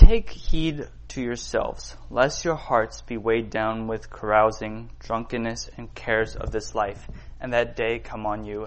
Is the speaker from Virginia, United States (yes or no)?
yes; Richmond, Virginia, United States; So, oh yeah, I guess … I am from Richmond.